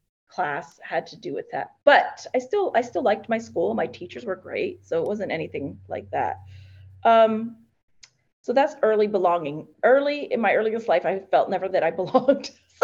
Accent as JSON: {"language": "English", "country": "Puerto Rico", "lives_now": "United States", "said": "people thought I was African-American when I came from Puerto Rico, because I was a lot darker."}